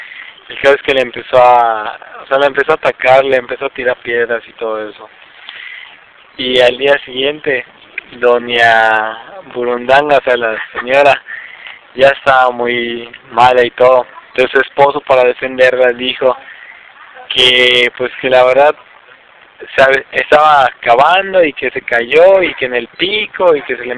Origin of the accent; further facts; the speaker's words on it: Morelos, Mexico; entonces en eso hay que trabajar un poquito más aquí en Morelos, y es lo que les puedo contar de mi pueblo